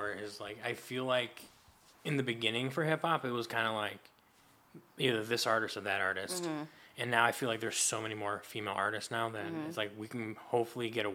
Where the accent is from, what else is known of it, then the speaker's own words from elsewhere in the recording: Michigan, United States; Like, right outside Detroit.